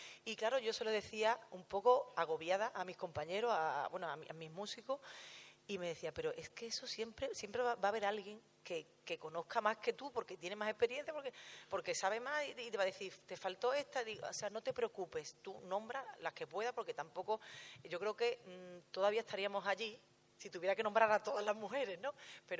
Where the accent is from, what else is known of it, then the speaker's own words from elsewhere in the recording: Huelva, Andalusia, Spain; mañana estoy en mi tierra, en Huelva.